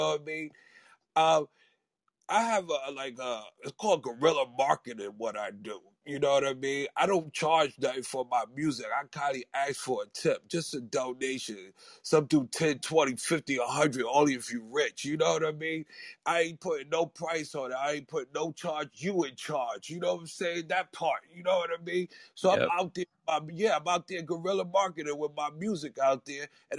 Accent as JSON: {"language": "English", "town": "New York City", "region": "New York", "country": "United States", "said": "I'm from New York City, Harlem, New York City."}